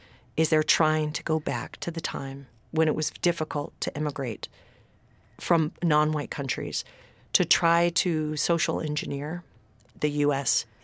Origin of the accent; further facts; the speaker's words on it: California, United States; it's seven states right now, including my home state, California, New Mexico, and Arizona